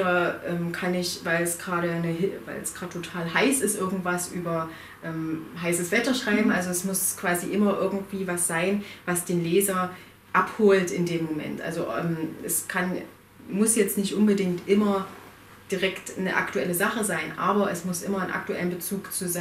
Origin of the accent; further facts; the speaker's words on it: Halle, Saxony-Anhalt, Germany; habe aus Halle komme ich